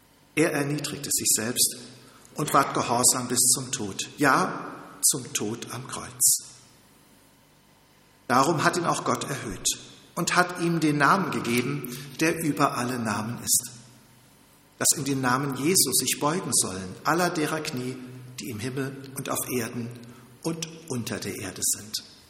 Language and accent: German; Rhineland-Palatinate, Germany; erinnere ich mich als Pfälzer noch sehr gut an die Bundesliga-Saison 1997-98